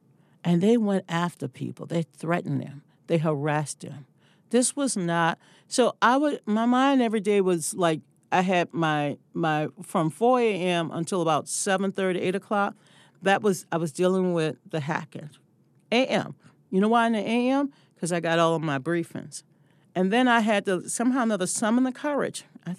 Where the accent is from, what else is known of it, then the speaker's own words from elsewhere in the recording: the South, United States; And remember, I'm from the South.